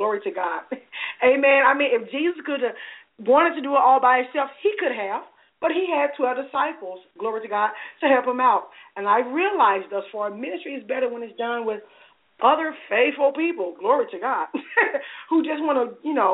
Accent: Alabama, United States; Alabama, my home state, thank you very much.

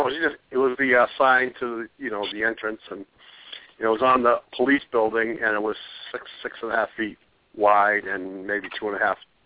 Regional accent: New England, United States; moved away as an adult; I'm actually from New England, and I retired down here.

